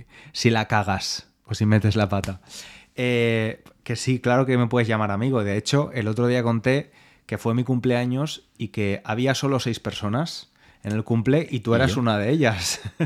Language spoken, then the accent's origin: Spanish; Valencia, Valencian Community, Spain; yo vivía en esa zona, en Valencia, me he criado ahí.